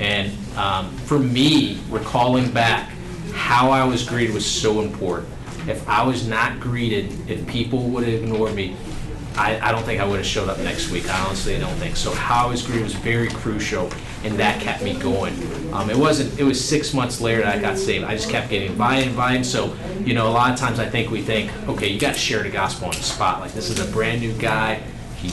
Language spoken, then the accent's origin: English; Houston, Texas, United States; I grew up here in Houston, and I did not go to church. I went to school in Nashville, college, came back